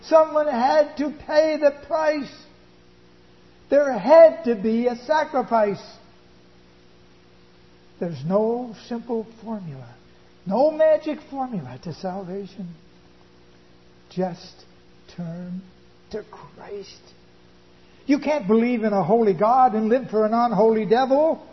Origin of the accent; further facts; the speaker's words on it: Pictou, Nova Scotia, Canada; If I knocked on every door in my hometown of Pictou, Nova Scotia, every one of them would say they were going to heaven.